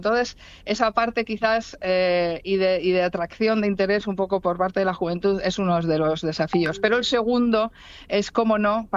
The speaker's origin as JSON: {"language": "Spanish", "region": "Basque Country", "country": "Spain", "lives_now": "Belgium", "said": "nosotros somos vascos y podemos aportar también a la sociedad belga"}